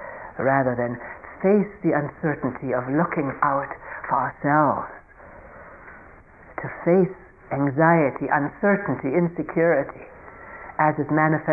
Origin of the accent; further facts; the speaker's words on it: Germany; English is a second language; I was a very scared child, of course, growing up in Germany